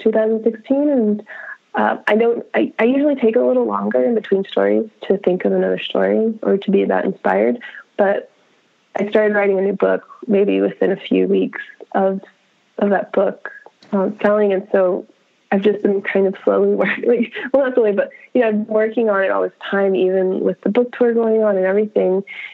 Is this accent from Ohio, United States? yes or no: no; Miami, Florida, United States; And I grew up in Miami.